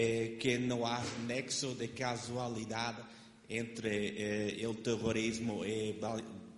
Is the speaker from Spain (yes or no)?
no; Portugal; Spanish is a second language; yo soy portugués, pero el español es...